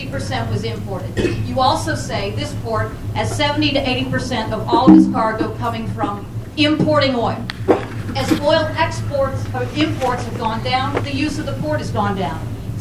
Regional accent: Islesboro, Maine, United States; I'm from Islesboro.

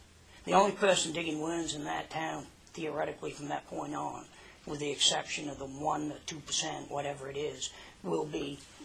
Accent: Birch Harbor, Maine, United States; I'm from Birch Harbor, Maine, the other side of Bar Harbor, Frenchman's Bay, all of that.

